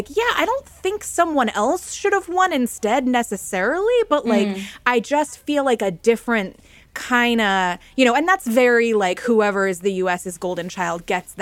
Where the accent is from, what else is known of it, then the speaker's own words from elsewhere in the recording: United States; just because of like the way the algo knows I'm American.